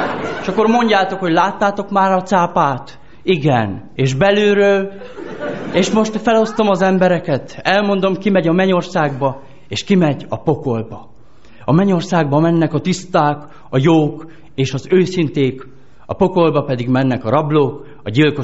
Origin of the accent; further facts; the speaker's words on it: Transylvania, Romania; amikor kiderül, hogy honnan vagyok, mert főleg a budapesti ismerőseimmel, hogy honnan vagy, Erdély.